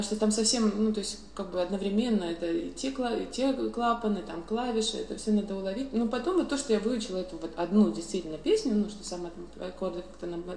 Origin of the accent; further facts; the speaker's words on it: Visaginas, Utena County, Lithuania; Russian is a second language; я росла в Висогинес, это такой, это город небольшой, совсем не сильно.